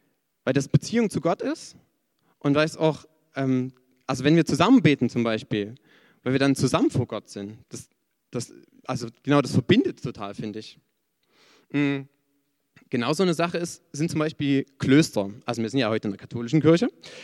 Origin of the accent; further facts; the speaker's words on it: Schwarzenberg, Saxony, Germany; also ich bin eigentlich aus dem Erzgebirge, also richtig tief Erzgebirge, aus Schwarzenberg.